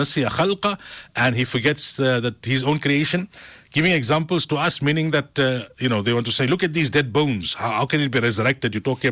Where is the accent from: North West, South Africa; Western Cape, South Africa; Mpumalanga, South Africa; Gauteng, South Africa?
North West, South Africa; Marikana; When I was growing up in Marikana, it was quite a normal thing.